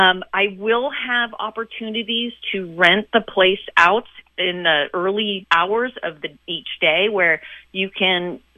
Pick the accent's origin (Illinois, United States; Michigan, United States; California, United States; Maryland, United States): California, United States; Healdsburg; but nothing was in Healdsburg, which is my hometown.